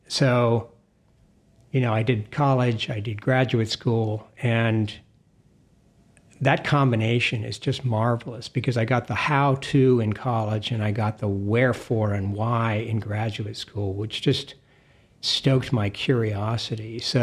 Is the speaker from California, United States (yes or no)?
yes; California, United States; but I grew up in the Bay Area, and from an early age, I became familiar with Eichler homes through my parents